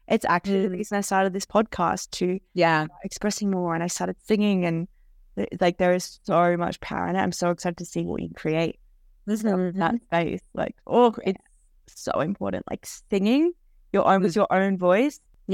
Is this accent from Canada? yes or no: no; Melbourne, Victoria, Australia; because I grew up in Melbourne.